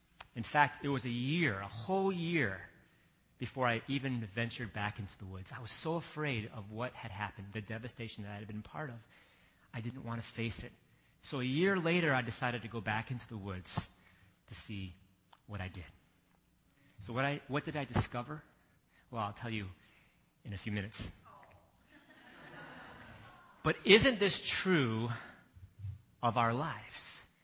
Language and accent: English; Virginia, United States; And at one point, that area that I grew up in Virginia was all rural, all farm, but had been swallowed up by suburban sprawl.